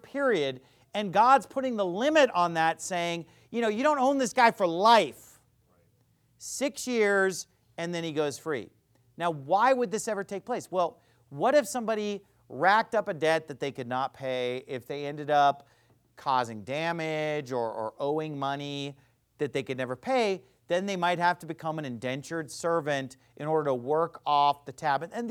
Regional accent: United States

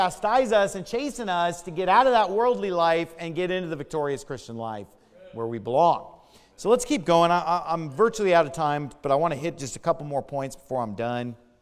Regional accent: Sacramento, California, United States; especially the kind that I grew up with in Sacramento are the really hairy kind.

